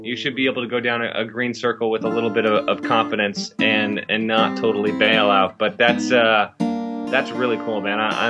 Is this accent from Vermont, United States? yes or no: yes; Vermont, United States; Well, I grew up in Vermont.